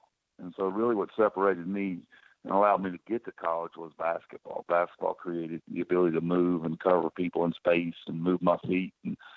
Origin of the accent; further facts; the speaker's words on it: Charlottesville, Virginia, United States; born there; That's where I was born in Charlottesville